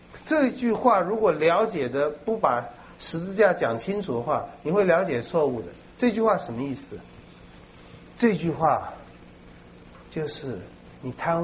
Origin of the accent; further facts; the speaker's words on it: China; 就是真的从我们中国人的话，你是从鬼门关被救出来的